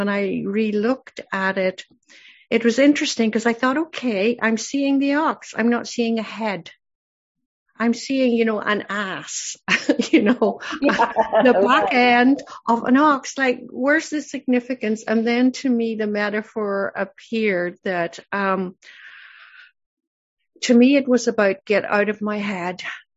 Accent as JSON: {"language": "English", "country": "Canada", "said": "And I'm sort of not a local, right? I'm from Canada and pretty far away."}